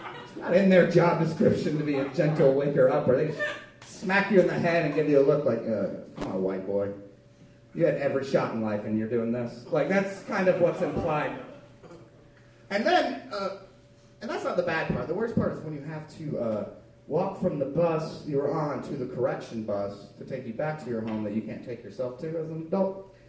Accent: the South, United States; I'm from the South, too.

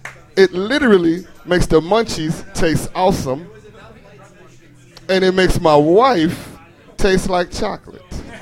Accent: Gary, Indiana, United States; Right on, man, I'm from Gary, Indiana.

